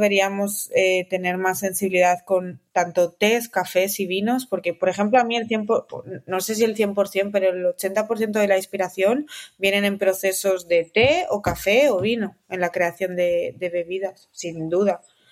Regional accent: Valladolid, Castile and León, Spain; yo soy de Valladolid, nacido en Valladolid, o sea, imagínate.

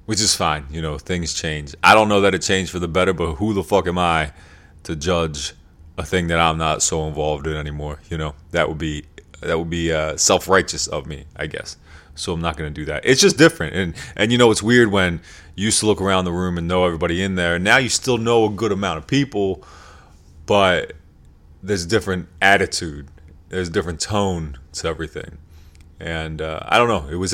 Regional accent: York, Pennsylvania, United States; I grew up in York, Pennsylvania.

